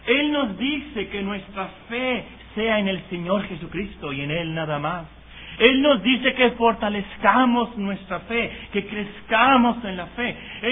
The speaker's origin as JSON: {"language": "Spanish", "country": "Mexico", "said": "Y yo soy muy mexicano, no leí las instrucciones."}